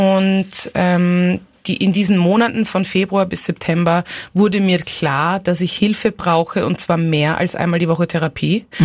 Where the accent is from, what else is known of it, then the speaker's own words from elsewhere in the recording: Austria; also born or lived in Hong Kong; besonders Hongkong war ja für mich mein Zuhause. Also ich bin Österreicherin, aber erinnern kann ich mich an Hongkong als mein erstes Zuhause.